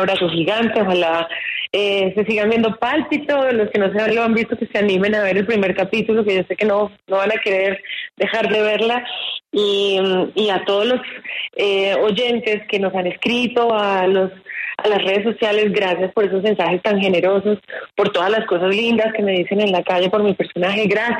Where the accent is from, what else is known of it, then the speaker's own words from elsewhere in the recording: Colombia; moved away as an adult; also born or lived in Mexico / United States; siendo colombiana, yo a más de 7 años trabajando por fuera en México y en Estados Unidos, y yo tenía muchas ganas de regresar a mi país